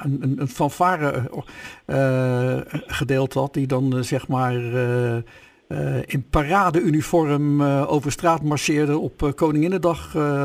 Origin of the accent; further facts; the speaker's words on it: Rotterdam, South Holland, Netherlands; Ik kan me wel herinneren dat ik heb mijn jeugd doorgebracht in Schiebroek.